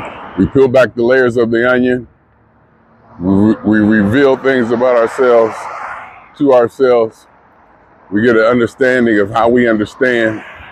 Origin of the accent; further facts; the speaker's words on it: Ohio, United States; was from Ohio. And I'm from Ohio. And Funk is from Ohio.